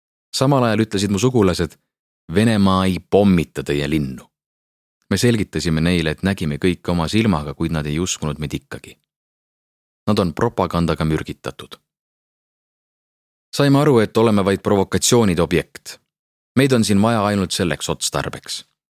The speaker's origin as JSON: {"language": "Estonian", "town": "Mariupol", "region": "Donetsk Oblast", "country": "Ukraine", "lives_now": "Estonia", "said": "Olen Mariupolis pärit advokaat. Läksin enne sõda Eestisse ärireisile ja olen senini pidanud siia jääma."}